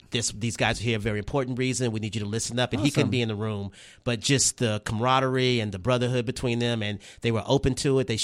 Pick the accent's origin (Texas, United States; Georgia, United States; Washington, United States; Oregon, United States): Texas, United States; I grew up in Springdale Gardens